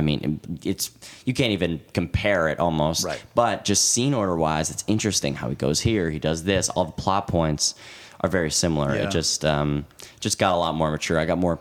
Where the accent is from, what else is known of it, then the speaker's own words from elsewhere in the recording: New York, United States; You know, we're talking about growing up in New York, and that was really exhilarating.